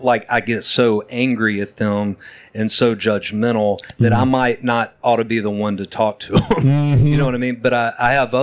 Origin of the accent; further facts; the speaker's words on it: the South, United States; growing up in the South